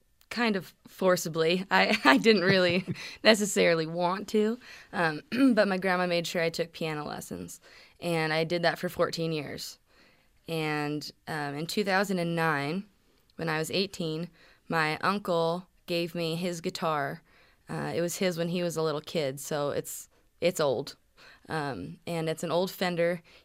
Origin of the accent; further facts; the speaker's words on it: California, United States; moved away as an adult; also born or lived in Montana; I was born and raised in the Santa Cruz Mountains of California. Oh. And when I turned 18, I decided I needed to move to Montana